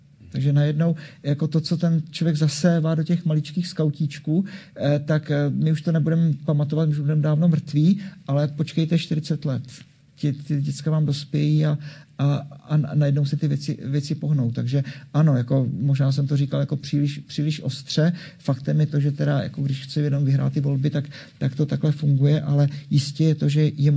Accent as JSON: {"language": "Czech", "town": "Brno", "region": "South Moravian Region", "country": "Czechia", "said": "Já mám výhodu, že už jsem starý. A já jsem z Brna, ne, tak jsem. Pamatuju 80. léta, kdy jsme byli gymnazisti"}